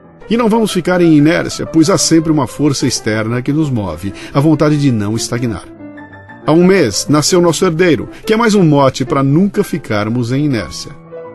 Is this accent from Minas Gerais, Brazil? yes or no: no; Espírito Santo, Brazil; also born or lived in Santo André; tenho 27 anos e me orgulho de ser paulixaba. Eu adoro essa expressão que eu inventei. Nasci em Santo André, mas fui criada no norte do estado do Espírito Santo.